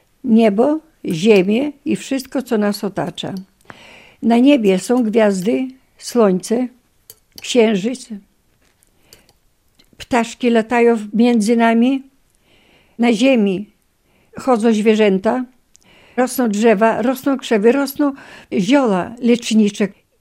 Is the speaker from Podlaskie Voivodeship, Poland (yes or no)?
yes; Lipsk, Podlaskie Voivodeship, Poland; Pochodzę z Lipska. Tu się urodziłam, tu się wychowałam.